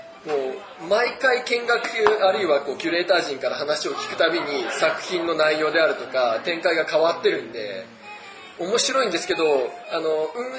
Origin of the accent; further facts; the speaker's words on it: Okazaki, Aichi, Japan; 自分岡崎出身なんで、そこで、実は岡崎出身、しかも岡崎に住んでるんです。